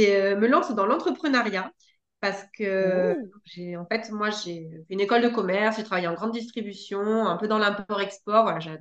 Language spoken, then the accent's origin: French; Lille, Hauts-de-France, France; also born or lived in Bordeaux; Je suis née à Lille. J'ai vécu 10 ans à Lille. Ensuite, on a déménagé à Bordeaux, pareil, il y a une dizaine d'années. Après, j'ai bougé pour mes études, Poitiers, Marseille, le Bangladesh. Je suis revenue à Marseille